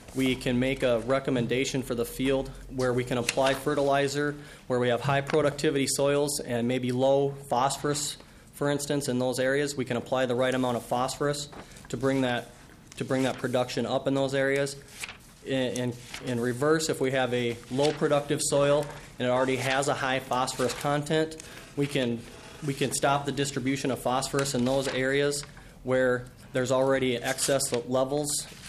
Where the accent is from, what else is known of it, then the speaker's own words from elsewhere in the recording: Jackson, Minnesota, United States; Mr. Chairman … I'm from Jackson, Minnesota.